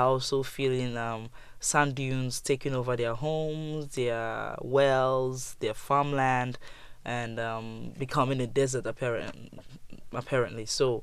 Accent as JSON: {"language": "English", "town": "Aba", "region": "Abia", "country": "Nigeria", "tie": "born or raised there", "said": "I grew up in Aba, Abia State."}